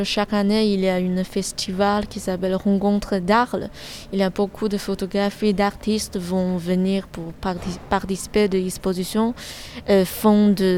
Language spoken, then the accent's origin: French; China; moved away as an adult; now in France; Je suis chinoise. Du coup, maintenant, je vis en France, c'est-à-dire, pour moi, ma vie grande entière, c'est en Chine.